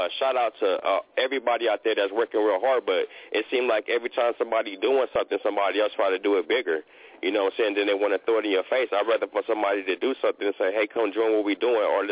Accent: Los Angeles, California, United States; But I come from Los Angeles, California. I'm from Watts. And gangbanging come from there.

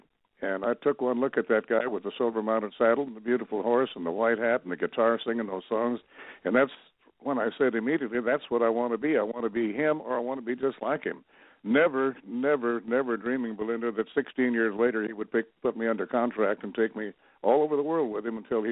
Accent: Minnesota, United States; also born or lived in Two Harbors, United States; Well, I was born in Two Harbors, Minnesota, up on the Iron Range, just off the coast of Lake Superior, but I never lived there.

